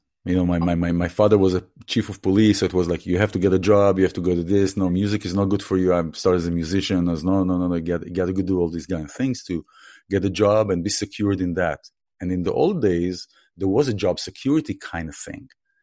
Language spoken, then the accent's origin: English; Israel; I come from Israel.